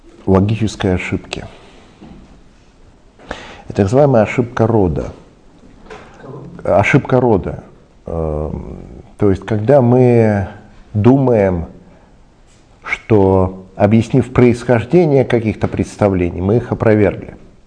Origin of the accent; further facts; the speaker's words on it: Russia; born there; Я родился в конце 20 века в России, и я знаю, что Земля на самом деле шар.